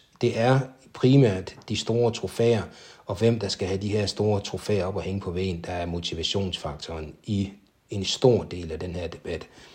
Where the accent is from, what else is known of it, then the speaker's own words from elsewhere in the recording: North Denmark Region, Denmark; fordi jeg ved her, hvor jeg kommer fra i Nordjylland